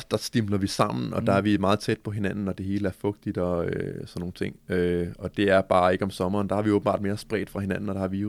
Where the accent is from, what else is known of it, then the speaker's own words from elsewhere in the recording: Næstved, Zealand, Denmark; jeg også er fra Næstved